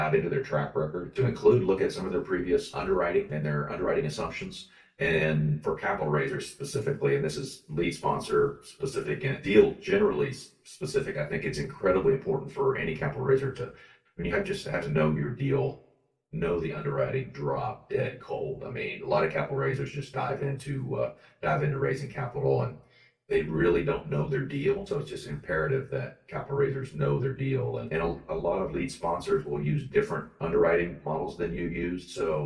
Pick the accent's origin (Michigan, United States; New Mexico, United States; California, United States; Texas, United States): Texas, United States; Dallas-Fort Worth; and then I grew up in the Dallas-Fort Worth region.